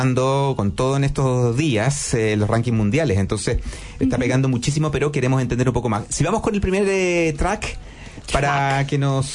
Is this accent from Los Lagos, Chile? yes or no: no; Puente Alto, Santiago Metropolitan Region, Chile; Yo soy de Puente Alto, decía la gente, y no entendían.